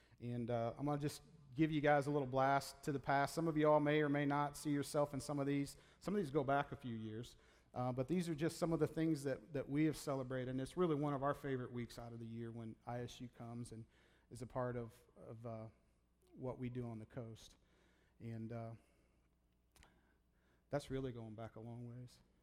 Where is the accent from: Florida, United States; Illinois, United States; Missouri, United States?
Illinois, United States; I am from Illinois, but I get y'all in my vocabulary now.